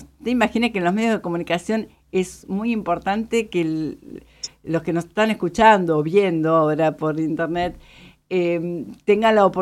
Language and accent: Spanish; Buenos Aires, Argentina; como somos los porteños quizás